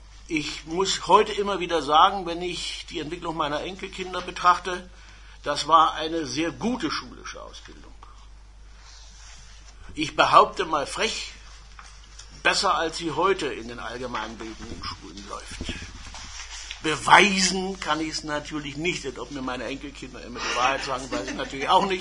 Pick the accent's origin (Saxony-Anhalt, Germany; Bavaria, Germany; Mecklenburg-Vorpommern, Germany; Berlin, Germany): Saxony-Anhalt, Germany; Magdeburg; born there; Ich bin also 1939 in Magdeburg geboren